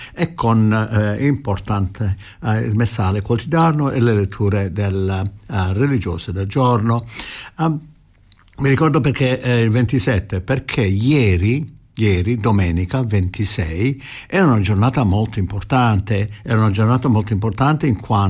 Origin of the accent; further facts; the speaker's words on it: Trani, Apulia, Italy; Nel paese dove vengo io si chiama Trani, in Puglia